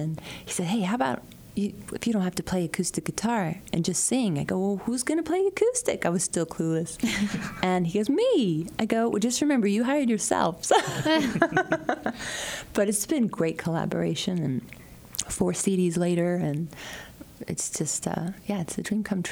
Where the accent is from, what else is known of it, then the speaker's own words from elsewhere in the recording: San Antonio, Texas, United States; Now, growing up in San Antonio, man, if you really think of the artists that came from there